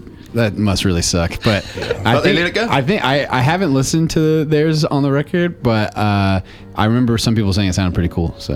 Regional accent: Seattle, Washington, United States; And it kind of feels like the most, since we're from Seattle, it's like the most Northwest album we've ever done.

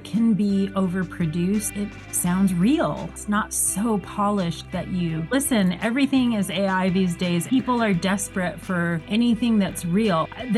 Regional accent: United States; we grew up in the States, so it was just kind of hard rock.

